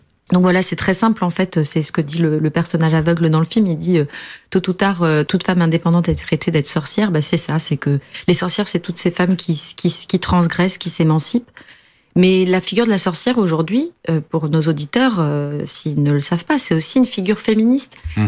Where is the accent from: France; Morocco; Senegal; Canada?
France; born there; je suis née en France de parents portugais, donc je vais tous les étés là-bas.